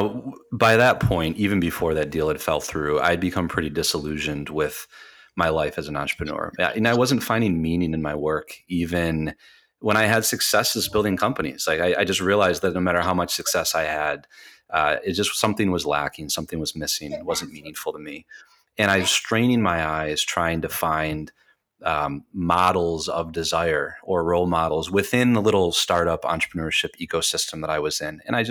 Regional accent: Michigan, United States; watching the Detroit Lions football game, because I'm from Michigan, and I knew that I was leaving.

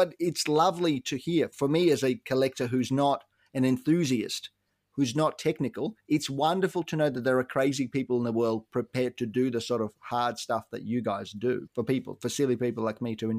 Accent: Ukraine; I was born, I grew up in the Ukraine.

